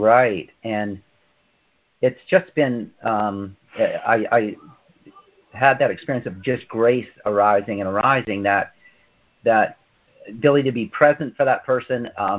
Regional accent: Canada; I'm Canadian

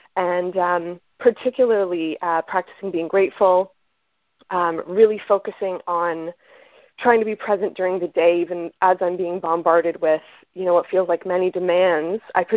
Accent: Ottawa, Ontario, Canada; I'm from Ottawa.

